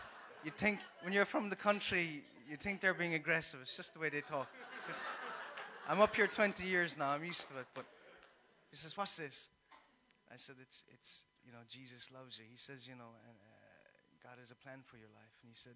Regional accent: Munster, Ireland; I wasn't used to flats. I came from Kerry. I wasn't familiar with this kind of stuff.

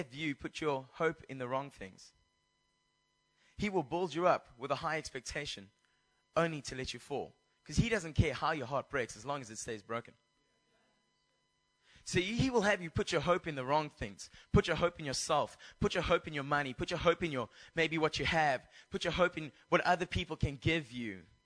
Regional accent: South Africa; I'm from South Africa.

